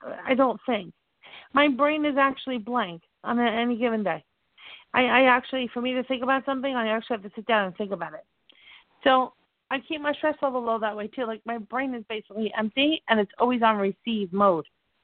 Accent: New Jersey, United States; Exactly. I'm from Jersey, honey. You know? You know, I'm not proper over here, you know? I'm right on the border of New York over here.

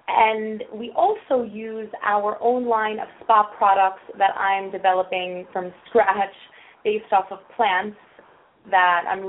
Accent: Long Island, New York, United States; now in Miami, United States; I'm actually from Long Island, New York, and I moved here a couple of years ago.

